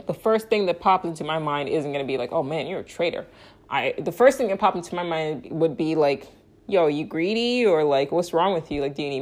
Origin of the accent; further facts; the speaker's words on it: Lagos, Nigeria; because I grew up in West Nigeria and Lagos